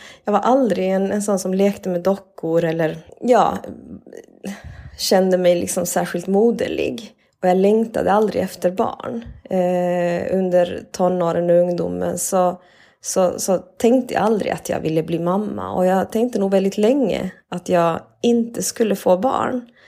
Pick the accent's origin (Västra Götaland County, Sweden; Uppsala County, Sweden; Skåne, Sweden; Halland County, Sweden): Skåne, Sweden; Malmö; also born or lived in Argentina; jag är född i Argentina. Mina föräldrar är från Bolivia. Men jag föddes i Argentina och jag var 25 dagar när jag kom till Sverige. Vi kom hit allihopa, alltså, hela familjen. Växte upp här i Malmö, gick i förskola och hade väl en ganska vanlig uppväxt på 70-talet, 70-80-talet.